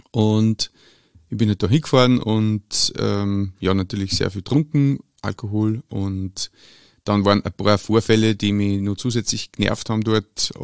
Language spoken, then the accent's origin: German; Lower Austria, Austria; Ich bin römisch-katholisch erzogen worden, aufgewachsen in Niederösterreich, Grenze Niederösterreich-Oberösterreich